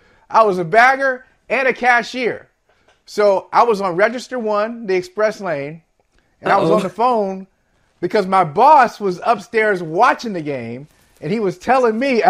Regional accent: Akron, Ohio, United States; Growing up in Akron, Ohio, 30 miles from Cleveland

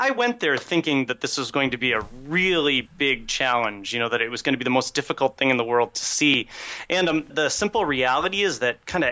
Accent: Chicago, Illinois, United States; That's true. I'm from Chicago, so Cairn is going to be my natural, I think.

